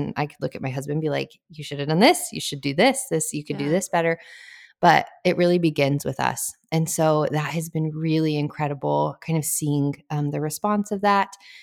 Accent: Albuquerque, New Mexico, United States; now in Franklin, United States; I just moved from Albuquerque to Franklin, Tennessee, born and raised in Albuquerque, full-on desert mode.

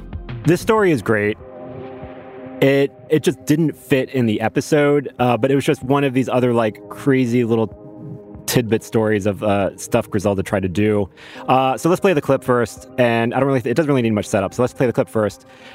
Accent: Miami, Florida, United States; Yeah, we're both from Miami. We're both from South Florida.

